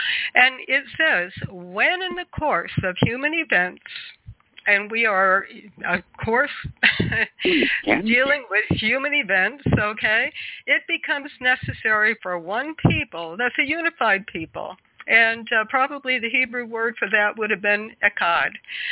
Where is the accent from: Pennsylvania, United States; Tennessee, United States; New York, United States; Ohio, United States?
Pennsylvania, United States; I'm from Pennsylvania, and I got the duty tonight.